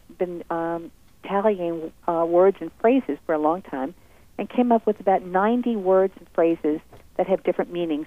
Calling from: Cincinnati, Ohio, United States; From Cincinnati, and it's dreary and not quite winter yet.

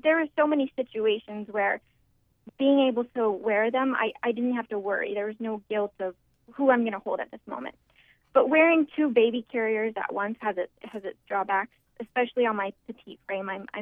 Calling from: Washington, District of Columbia, United States; From Washington, D.C.

